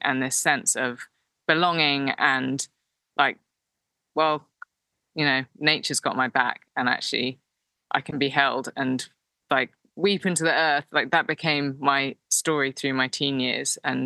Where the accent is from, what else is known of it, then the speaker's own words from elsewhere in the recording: London, United Kingdom; I was growing up in London